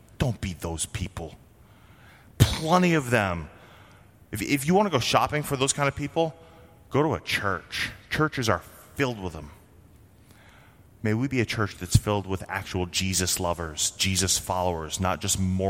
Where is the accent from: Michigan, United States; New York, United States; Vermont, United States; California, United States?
Vermont, United States; Now, I grew up in Vermont, just south of Quebec. French is the primary secondary language that you learn in high school where I grew up.